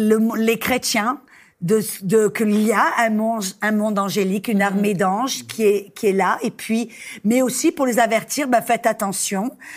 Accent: Aix-en-Provence, Provence-Alpes-Côte d'Azur, France; also born or lived in Cannes; Ben, je suis née à Aix-en-Provence. Et puis, à l'âge de 17 ans, ben, je suis partie sur la Côte d'Azur.

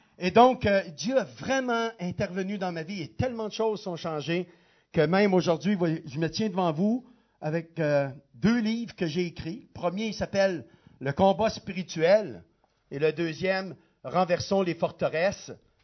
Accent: Quebec, Canada; mon épouse et moi, nous venons de la province de Québec, qui à elle seule, on m'a dit qu'elle était 50 fois plus grande que la Suisse. Juste la province de Québec. Et on n'est que 7 millions d'habitants dans cette grande province de Québec. Et nous, les Québécois

